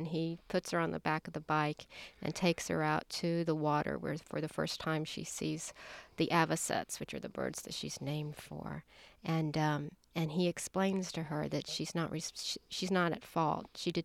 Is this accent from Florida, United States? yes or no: yes; Florida, United States; I think as a writer who was born and raised in Florida